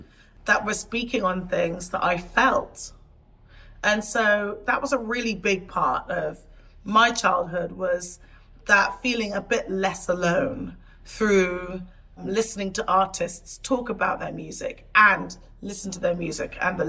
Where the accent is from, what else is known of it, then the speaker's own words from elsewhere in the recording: Portishead, South West England, United Kingdom; So I grew up in a small town outside of Bristol, Portishead. For the first, like, good 10, 11 years of my life, I spent all of my time in this small town. I was one of, like, five black people in the area.